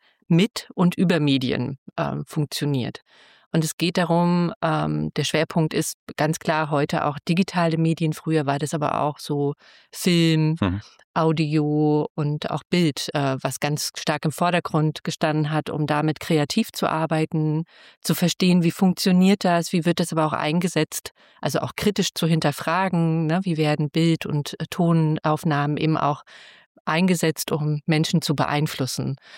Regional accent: Thuringia, Germany; moved away as an adult; now in Fulda, Germany; Ich bin eigentlich Thüringerin und 99 bin ich her zum Studium gekommen

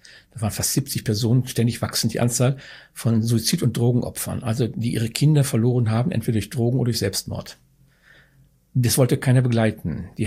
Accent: North Rhine-Westphalia, Germany; immer die Pendelei zwischen Niederaltaich und meinem Heimatort in Ostwestfalen, das möchte ich nicht.

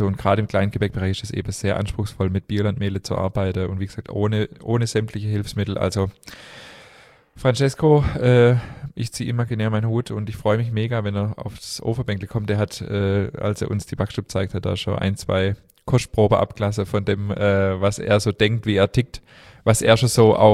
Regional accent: Remstal, Baden-Württemberg, Germany; also born or lived in Stuttgart; Ja, und die ersten 10 Jahre in Remstal aufgewachsen, also nicht weit weg von Stuttgart, deswegen fühle ich mich also ein bisschen als Stuttgarter.

